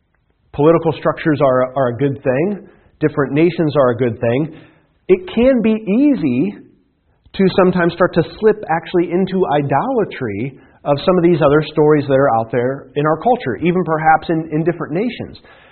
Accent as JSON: {"language": "English", "region": "Iowa", "country": "United States", "tie": "born or raised there", "said": "because where I grew up in Iowa, we didn't have this kind of thing."}